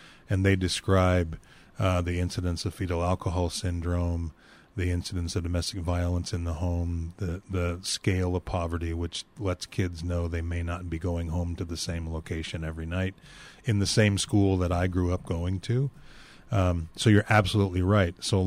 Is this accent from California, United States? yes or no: no; Spokane, Washington, United States; I don't know if it helps or hurts that I grew up in Spokane.